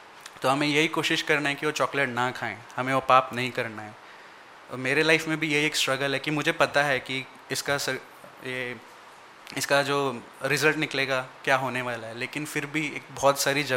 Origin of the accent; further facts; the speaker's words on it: Mumbai, Maharashtra, India; आप कहाँ के हो, आप मुंबई के हो? मैं हाँ मुंबई के हो.